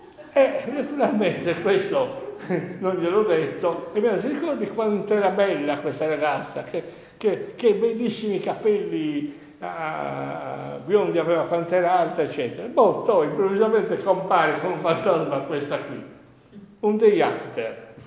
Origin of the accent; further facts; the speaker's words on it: Sassari, Sardinia, Italy; la mia famiglia non era certo sarda, però mi ritengo sassarese in tutto, ci sono nato e ho vissuto i primi anni della mia vita